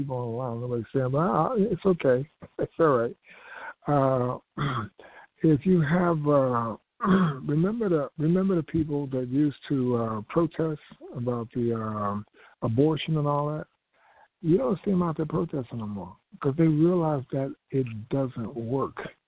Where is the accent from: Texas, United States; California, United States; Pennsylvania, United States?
Pennsylvania, United States; Philadelphia; I'm from Philadelphia, and we had our own hospitals and medical facilities here in Philadelphia, training facilities.